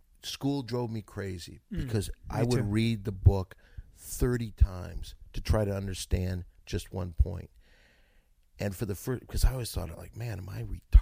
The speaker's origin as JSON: {"language": "English", "town": "Saginaw", "region": "Michigan", "country": "United States", "tie": "born or raised there", "said": "Saginaw, Michigan."}